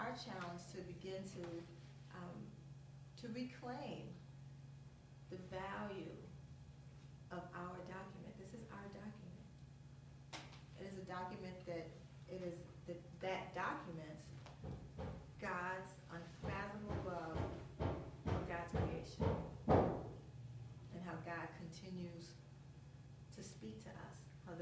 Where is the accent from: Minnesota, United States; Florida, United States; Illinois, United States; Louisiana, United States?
Illinois, United States; I'm from Illinois, so I somewhat remember this. I was moving back to Illinois during the election.